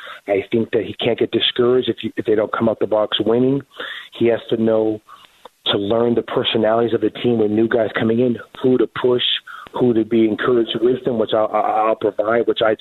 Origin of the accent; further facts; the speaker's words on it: California, United States; now in Phoenix, United States; Phoenix is home. Like I said, I bought a home. I sold my home in California, even though I'm from California, to be there when it's all said that I'll retire.